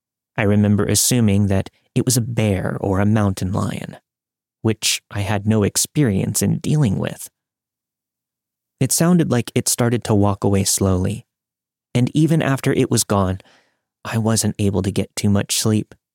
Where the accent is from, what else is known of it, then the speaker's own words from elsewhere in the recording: East Coast, United States; I was originally from the East Coast, but I had been living in the San Francisco Bay Area.